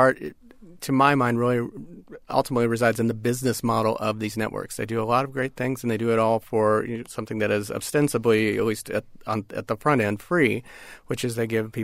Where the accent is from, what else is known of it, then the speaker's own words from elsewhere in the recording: Kansas, United States; my hometown and little hometown in Kansas was hit by a tornado a few months ago.